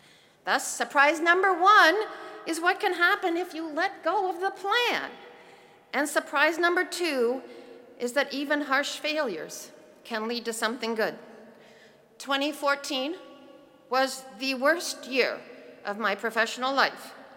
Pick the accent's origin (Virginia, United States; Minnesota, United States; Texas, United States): Minnesota, United States; but I grew up in Minnesota, where the death penalty was abolished in 1911, so I never thought about it.